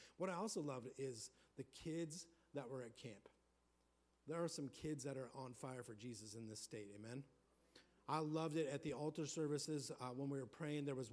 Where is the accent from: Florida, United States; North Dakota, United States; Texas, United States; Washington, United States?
Washington, United States; also born or lived in Montana; now in Springfield, United States; I'm from Washington State originally. Grew up there and then lived in Montana for 11 years and now live in Springfield, Missouri